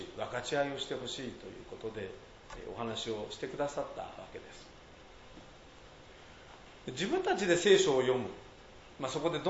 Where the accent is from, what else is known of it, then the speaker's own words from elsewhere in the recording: Kisogawa, Aichi, Japan; 私は木曽川町という町で生まれました。今市町村合併して一宮市になってしまいましたが、